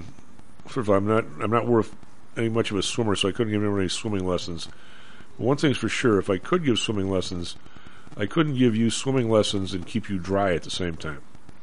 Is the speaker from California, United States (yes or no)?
no; Chicago, Illinois, United States; As you and I grew up in Chicago, we know there's always something worse, right?